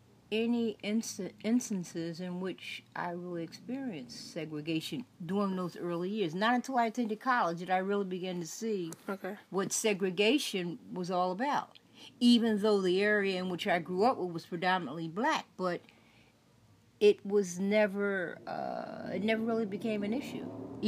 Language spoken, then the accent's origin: English; Pennsylvania, United States; growing up in the Strawberry Mansion area, it was an area, I guess during the early 50s. It was an integrated neighborhood, actually.